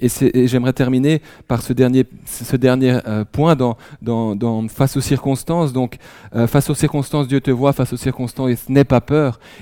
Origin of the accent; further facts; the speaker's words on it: Grand Est, France; also born or lived in Switzerland; je suis franco-suisse de naissance, ma maman étant aussi suisse, mais j'ai grandi en Alsace.